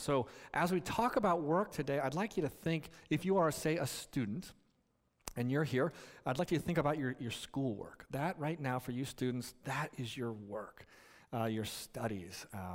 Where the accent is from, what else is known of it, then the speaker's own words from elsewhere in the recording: California, United States; So I grew up in California, and when we would drive on, sometimes on freeways, we would see Caltrans doing construction work, building roads.